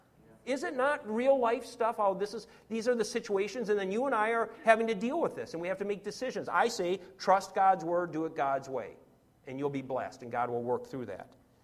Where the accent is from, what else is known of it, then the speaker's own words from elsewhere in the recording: Minnesota, United States; it was called the Protestant work ethic or the Midwestern work ethic, because I grew up in Minnesota